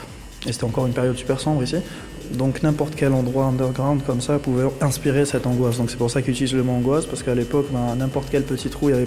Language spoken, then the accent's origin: French; Algiers Province, Algeria; Il y a la chaleur d'Alger, on n'est pas des Berlinois pour rester dans le dark side et galérer dans la grisaille, il fait beau chez nous.